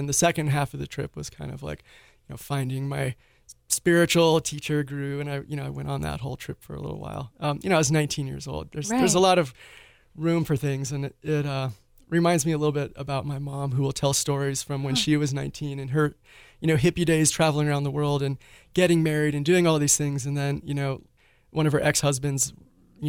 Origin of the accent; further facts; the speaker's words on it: Santa Fe, New Mexico, United States; I was born in Santa Fe, grew up here, so that was